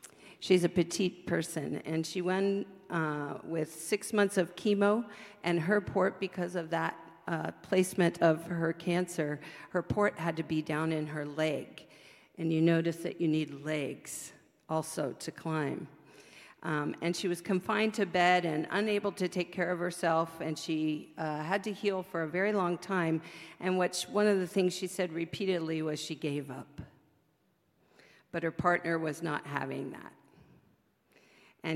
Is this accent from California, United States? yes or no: yes; California, United States; I was raised in California.